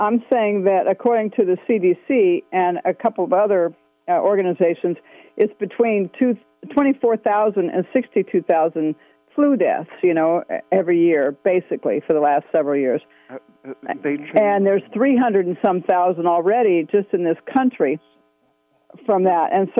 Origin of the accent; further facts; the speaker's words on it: California, United States; I'm from Northern California